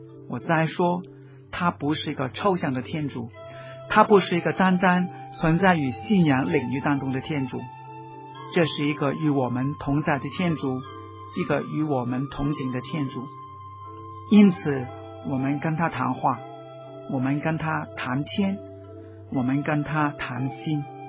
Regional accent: China; 但是我想，到现在为止，尤其是我们中国人，可能祈祷有一个特殊的概念

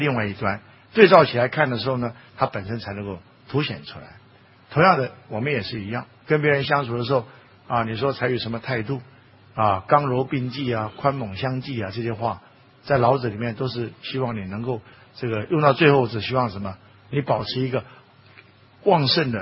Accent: China; 我们中国人可以念得更多

